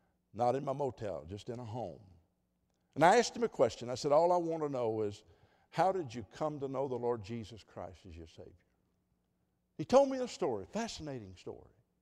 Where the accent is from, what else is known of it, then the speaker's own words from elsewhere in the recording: United States; Well, I'm glad I'm an American, aren't you? I'm so thrilled about being American, I don't know what to do.